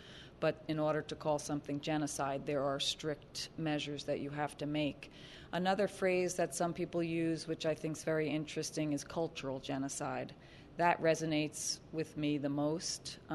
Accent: United States; it's a huge lesson for me because I am Irish American

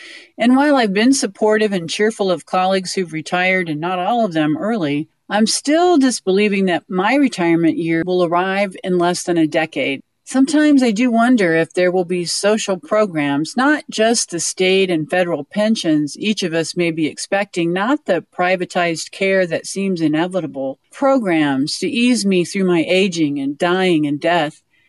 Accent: Dodge City, Kansas, United States; from Dodge City, Kansas.

